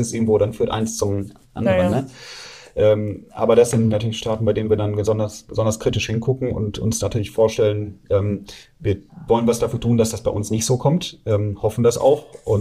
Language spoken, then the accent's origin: German; Bielefeld, North Rhine-Westphalia, Germany; born there; Ich bin eigentlich Bielefeld-Fan als gebürtiger Bielefeld.